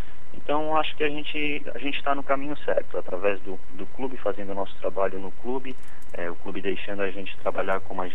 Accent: Florianópolis, Santa Catarina, Brazil; Bom, eu sou natural de Florianópolis, sim.

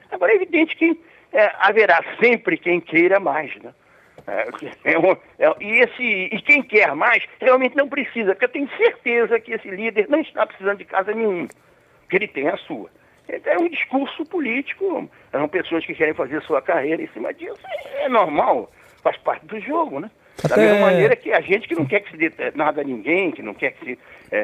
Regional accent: Rio de Janeiro, Brazil; eu sou do Rio de Janeiro, e na época estava no Rio de Janeiro

